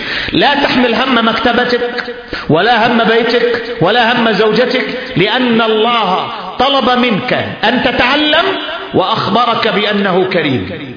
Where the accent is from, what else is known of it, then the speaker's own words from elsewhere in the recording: Yemen; هنا في بلادنا اليمن